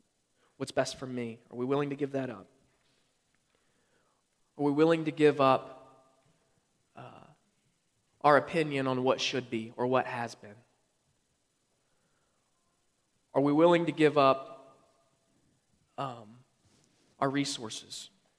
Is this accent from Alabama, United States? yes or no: no; West Virginia, United States; I grew up in West Virginia. They've not changed in years.